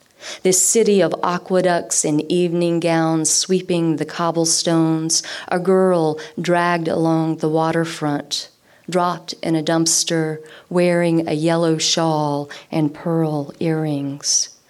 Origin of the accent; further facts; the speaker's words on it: Louisiana, United States; I'm from the South, so I'm from Louisiana, and we are all the stereotypes of alcoholics